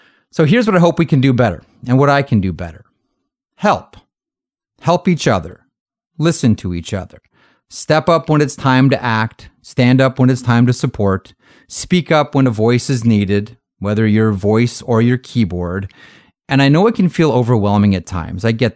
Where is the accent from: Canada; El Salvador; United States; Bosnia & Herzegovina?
Canada; Even though I'm Canadian, most of my family lives stateside.